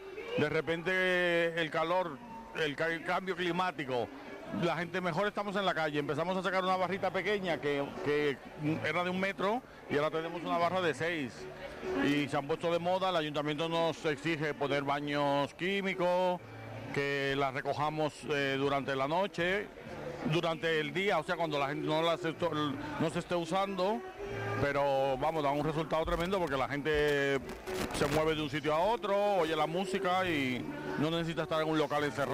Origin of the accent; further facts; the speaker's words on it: Cuba; moved away as an adult; now in Madrid, Spain; soy cubano, llevo 38 años aquí en La Paloma, así que más típico que eso y más clásico de que cualquiera puede ser de Madrid que yo, no creo que haya. Encantado de haber nacido en la calle La Paloma.